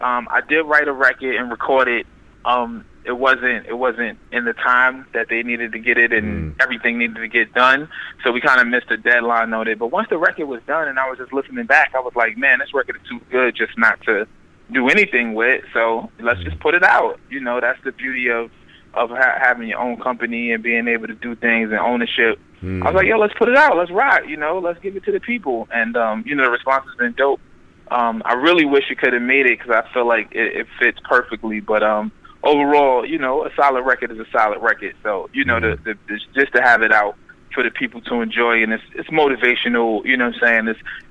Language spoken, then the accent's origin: English; New York, United States; And, you know, me being a New Yorker, you coming up listening